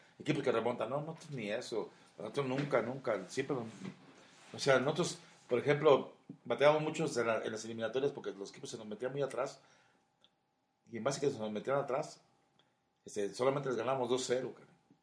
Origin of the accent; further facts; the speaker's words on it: Mexico; Que somos mexicanos, que no podíamos.